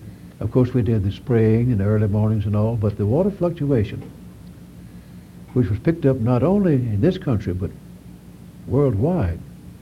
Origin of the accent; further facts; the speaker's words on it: Alabama, United States; I came from Alabama, and as a young boy, I would visit my grandparents up on the Cahaba River